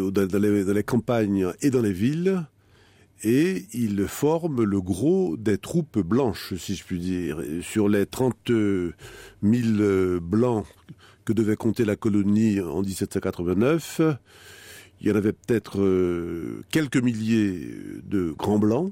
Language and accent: French; Haiti; moved away as an adult; now in France; je suis né et j'ai grandi en Haïti, que j'ai quitté il y a 50 ans, mais à l'âge de 20 ans. J'y ai de la famille. C'est dans cette terre que reposent mes parents et mes ancêtres.